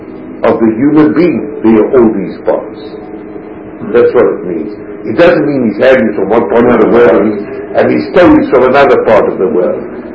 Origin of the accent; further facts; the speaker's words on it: South Africa; now in Canada; I come from South Africa. I live quite comfortably there. And now I'm in Canada.